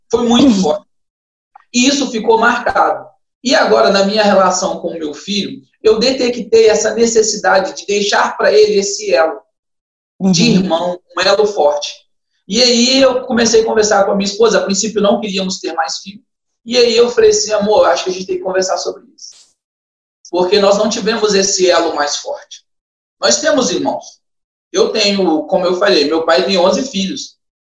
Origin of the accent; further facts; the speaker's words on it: Minas Gerais, Brazil; eu sou mineiro. E eu vivi um período no Rio